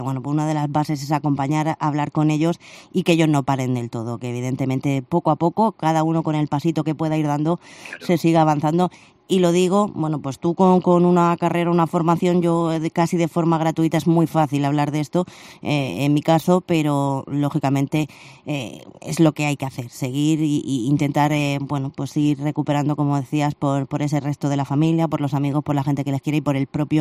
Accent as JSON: {"language": "Spanish", "town": "Cartagena", "region": "Region of Murcia", "country": "Spain", "said": "para invitarles a que vengan a mi tierra, Cartagena"}